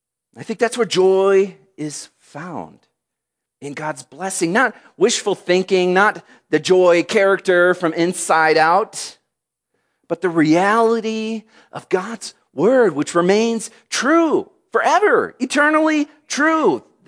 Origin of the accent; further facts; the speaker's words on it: Michigan, United States; I grew up in Michigan, and that's okay. I have endured the enduring difficulty of being a Detroit Lions fan.